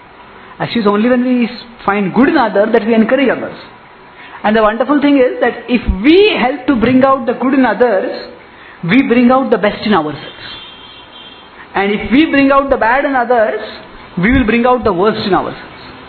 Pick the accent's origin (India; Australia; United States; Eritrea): India; Pune, Maharashtra; I come from Pune